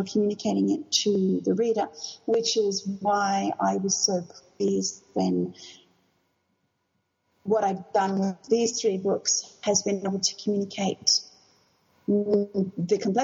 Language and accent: English; Australia; being an Australian